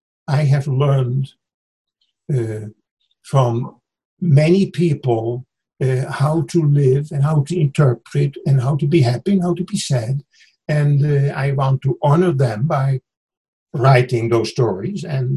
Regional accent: Netherlands; moved away as an adult; Now, first of all, I'm still a loyal subject of the King of the Netherlands. I'm still a Dutch citizen. I was born in Holland, lived for 21 years in Holland. Then I moved to West Berlin

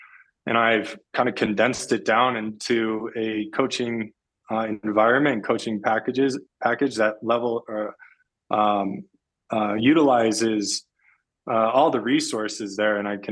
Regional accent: Illinois, United States; now in Denver, United States; I mean, I grew up in Illinois, but all of my siblings live here in Denver.

